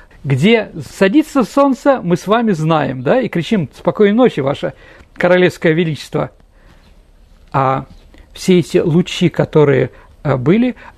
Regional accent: Saint Petersburg, Russia; ну, лучевая система города, мы, петербуржцы, знаем прекрасно

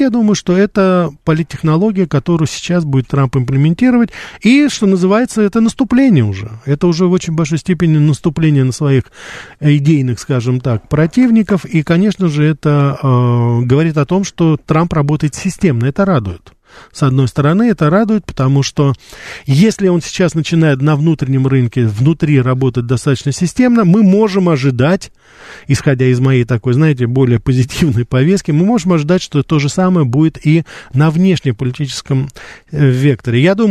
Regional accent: Moscow Oblast, Russia; мы в детстве, я помню, в Подмосковье занимались этим

